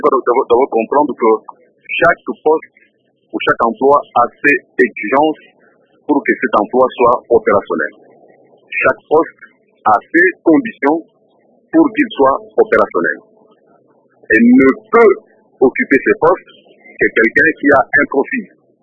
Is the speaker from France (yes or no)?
no; DR Congo; nous sommes Congolais